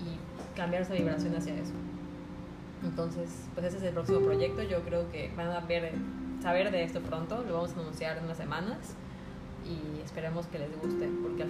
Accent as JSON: {"language": "Spanish", "town": "Chetumal", "region": "Quintana Roo", "country": "Mexico", "said": "nuestra tercera vena como mexicanos, pero como chetumaleños."}